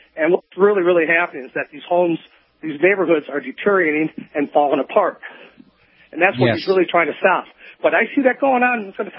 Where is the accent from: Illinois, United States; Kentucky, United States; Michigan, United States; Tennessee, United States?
Michigan, United States; Detroit; Okay, I'm from Detroit, Michigan